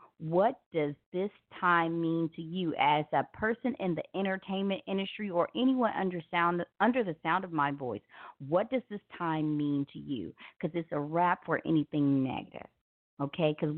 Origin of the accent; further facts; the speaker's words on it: Memphis, Tennessee, United States; because I am from Memphis.